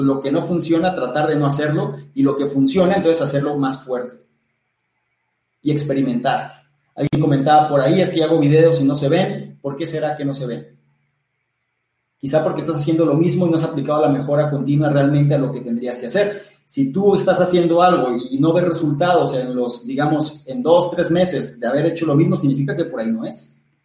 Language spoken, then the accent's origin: Spanish; Mexico; Yo soy de México, o sea, México país, y actualmente estoy radicando ahí.